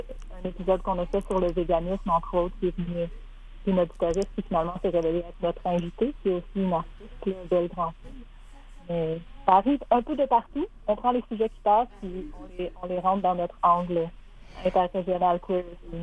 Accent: Quebec, Canada; moi, je suis originaire de la Saint-Jean

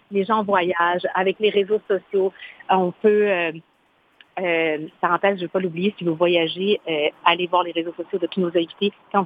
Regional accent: Quebec, Canada; accent: Québécois; first language Spanish; French is a second language; Moi, ma langue maternelle, c'est l'espagnol. Alors, j'ai appris le français en parlant espagnol à la maison. C'est sûr que quand j'arrive au Chili dans ma famille, ils trouvent que j'ai un accent québécois.

